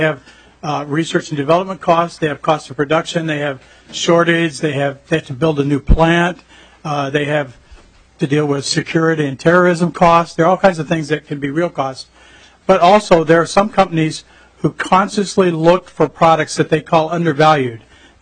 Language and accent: English; Missouri, United States; I'm originally from Missouri, the show me state.